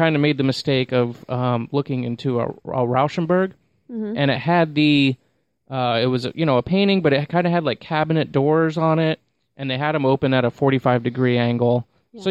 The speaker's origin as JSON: {"language": "English", "town": "St. Petersburg", "region": "Florida", "country": "United States", "said": "dude, I'm from St. Petersburg. I'm from the top, one of the top 10 dangerous cities in America."}